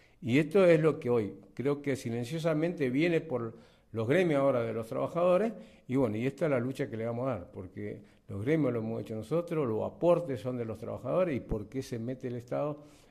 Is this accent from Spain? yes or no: no; Argentina; El llamado es de ser solidario, somos argentinos, siempre lo fuimos